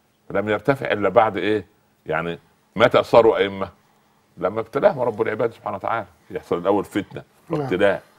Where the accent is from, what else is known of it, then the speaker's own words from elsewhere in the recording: Upper Egypt, Egypt; يعني الصعيد اهلي وارضي التي نشات فيها